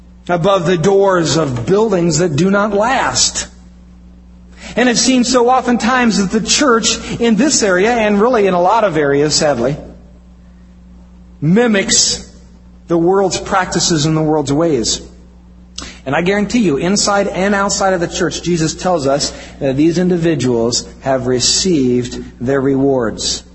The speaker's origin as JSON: {"language": "English", "region": "Iowa", "country": "United States", "said": "I'm from Iowa, so I know."}